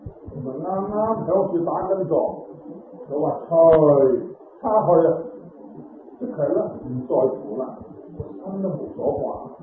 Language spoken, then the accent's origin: Cantonese; Guangdong, China; 即系我哋广东人话嘅油炸鬼